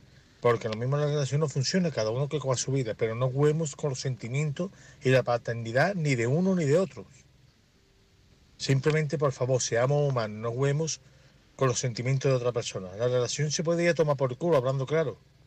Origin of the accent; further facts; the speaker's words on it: Seville, Andalusia, Spain; de Sevilla.